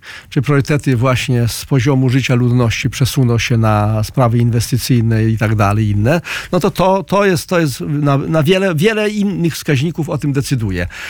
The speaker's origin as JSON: {"language": "Polish", "town": "Zbuczyn", "region": "Masovian Voivodeship", "country": "Poland", "tie": "born or raised there", "said": "pojechać do mojej rodzinnej wsi, gdzie ja mówiłem, że węgiel jest, do gminy Zbuczyn"}